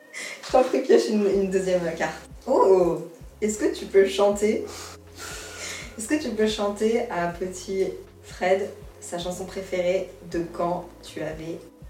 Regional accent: Brussels, Belgium; moved away as an adult; now in Montreal, Canada; À la base, moi, je viens de Bruxelles en plus.

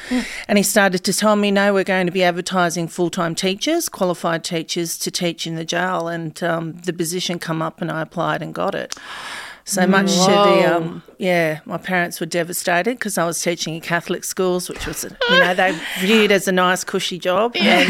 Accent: Campbelltown, New South Wales, Australia; because of where I grew up in Ayres at Campbelltown, which is a massive housing estate, and it was pretty rough and everyone was doing it pretty hard.

